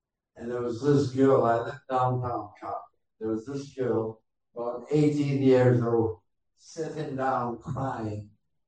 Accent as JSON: {"language": "English", "country": "Ghana", "tie": "born or raised there", "moved": "yes", "said": "I'm from Ghana, by the way. I was born, went to school there, and it's a long time since I be among my own people. I grew up with that."}